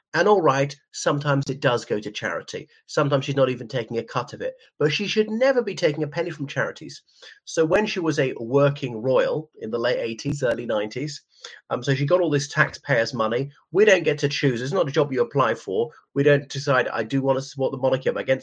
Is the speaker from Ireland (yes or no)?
yes; Ireland; from Ireland.